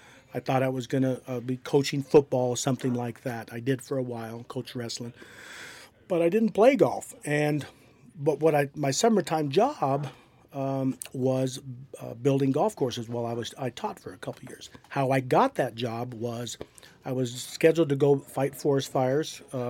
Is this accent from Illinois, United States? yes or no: no; Pueblo, Colorado, United States; Pueblo, Colorado. Yeah, you got to go sometime. Grew up in Bessemer. We didn't play golf.